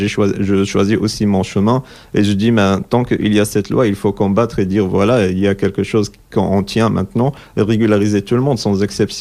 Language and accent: French; Morocco; moved away; je suis fier que je viens du Maroc, par exemple, et tout ça. Mais je n'ai plus envie de revenir chez moi parce que ça fait 11 ans que j'ai quitté mon pays.